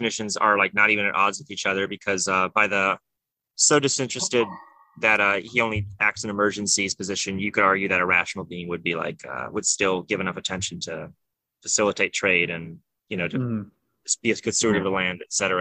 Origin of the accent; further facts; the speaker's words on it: Florida, United States; When people know I'm from Florida, people bring him up one way or the other.